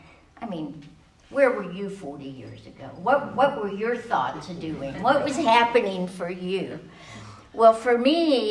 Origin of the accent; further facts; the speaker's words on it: San Antonio, Texas, United States; And I grew up in San Antonio, which is South Texas.